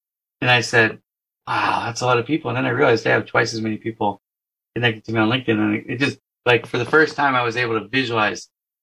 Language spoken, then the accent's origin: English; Las Vegas, Nevada, United States; also born or lived in San Francisco Bay Area; My wife and I are from the Bay Area and I grew up in Las Vegas.